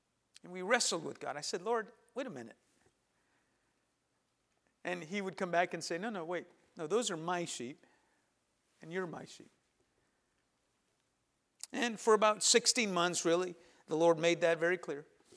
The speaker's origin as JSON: {"language": "English", "region": "California", "country": "United States", "tie": "born or raised there", "said": "I was a kid from California, lived there most of my life, and just what was known."}